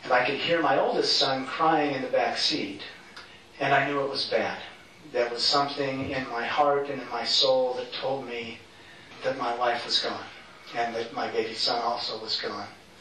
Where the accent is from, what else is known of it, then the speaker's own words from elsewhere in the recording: Heber, Utah, United States; And yet growing up in Heber, everybody knows where Heber is, wrestling was also a part of your repertoire. It's not a sport in Heber. Wrestling is a religion.